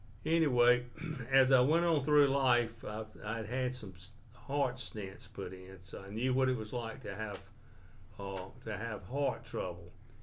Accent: Hobgood, North Carolina, United States; They were all raised up on the farm. I accepted Christ at a very early age. I was raised up in the Baptist Church of Hobgood and raised all my family up there.

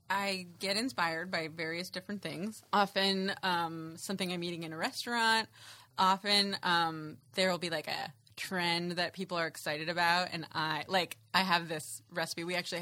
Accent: Santa Rosa, California, United States; He's actually from my hometown.

